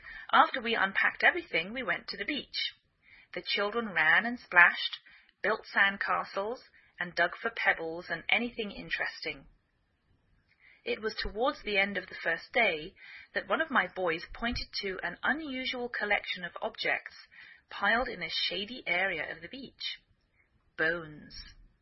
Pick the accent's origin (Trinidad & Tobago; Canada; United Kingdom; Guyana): United Kingdom; England; now in United States